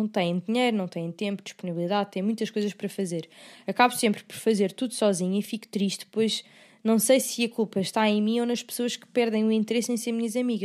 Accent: Cascais, Lisbon, Portugal; Eu nasci, tipo, a 15 minutos de Lisboa, né? Tipo, eu sou de Cascais, vivi lá a minha vida toda...

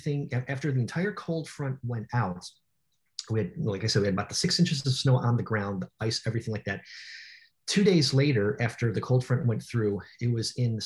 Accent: Chicago, Illinois, United States; And I mean, growing up in Chicago, like the majority of my life, I mean, we had the infrastructure in place.

